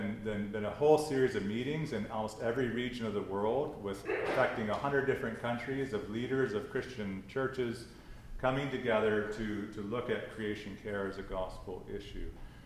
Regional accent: Detroit, Michigan, United States; I'm from Detroit, so in quite a red group of churches

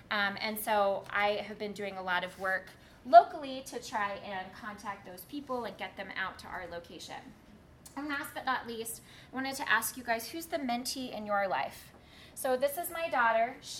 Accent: Tulsa, Oklahoma, United States; I grew up in Tulsa, Oklahoma.

